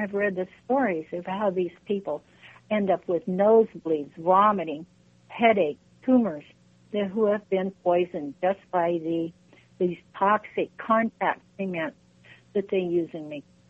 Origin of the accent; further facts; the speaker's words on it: United States; And being an American and growing up with some understanding of manufacturing process, I had no idea that so many products in the world were not made by machines.